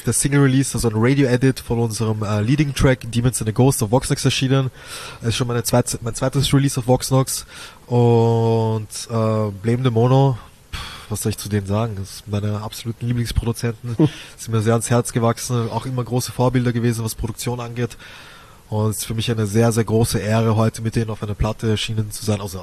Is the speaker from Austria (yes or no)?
yes; Vienna, Austria; Also ich komme natürlich aus Wien, der schönsten Stadt der Welt.